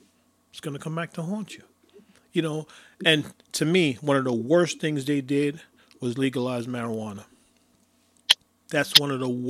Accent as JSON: {"language": "English", "town": "Bronx", "region": "New York", "country": "United States", "said": "And look, I'm originally from the Bronx. And if you notice, there's a revitalization of the Bronx."}